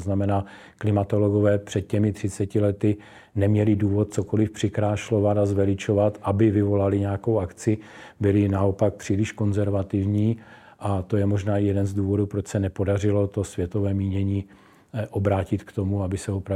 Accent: Moravian-Silesian Region, Czechia; Já pocházím z Ostravska, což nenavozuje ten dojem přírody, ale Ostrava má velice krásné okolí

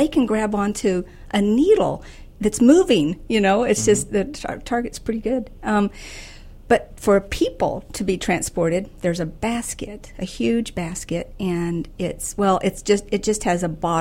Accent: New Mexico, United States; I grew up in New Mexico, okay. Born and raised in New Mexico. My mom and dad and both my brothers are still there.

